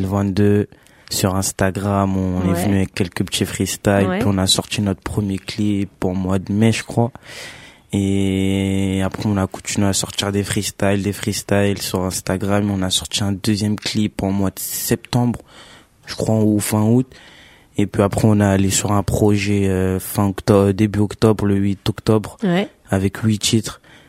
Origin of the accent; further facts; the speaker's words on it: Gonesse, Île-de-France, France; Parce que moi, je viens de Gonesse, en fait.